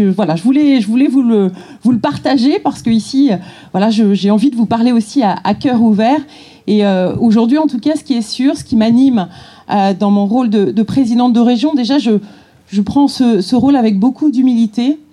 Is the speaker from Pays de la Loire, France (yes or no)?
yes; Le Mans, Pays de la Loire, France; born there; La ville donc où je suis née, sur Le Mans